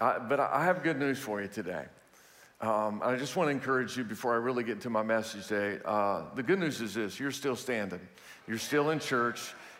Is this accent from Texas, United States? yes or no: yes; Houston, Texas, United States; So I want to clear up the air today, because I know that when you hear I'm from Houston, there may be some negative vibes about